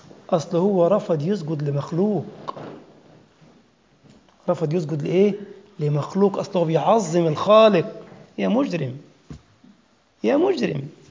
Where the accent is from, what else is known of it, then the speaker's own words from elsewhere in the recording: Egypt; وآخر عندنا في بلدنا مصر يقول لك يا جماعة